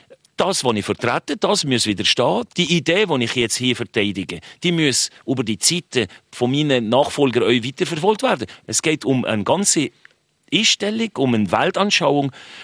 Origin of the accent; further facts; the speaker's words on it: Switzerland; born there; weil ich nur den Ausländerpass hatte. Aber geboren bin ich in der Schweiz.